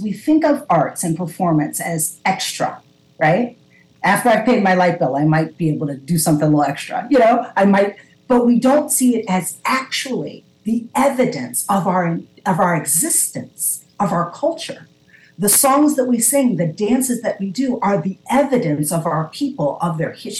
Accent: Chicago, Illinois, United States; born there; I was born in Chicago, Illinois, and the first trip I made to the Bahamas, I was 6 months old.

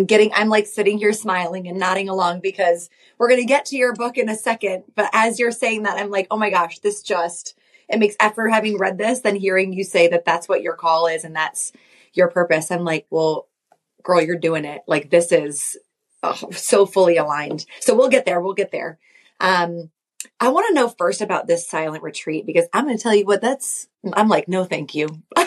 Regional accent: Michigan, United States; Because I grew up in Michigan, you know, I can say like you need a little bit of sunshine

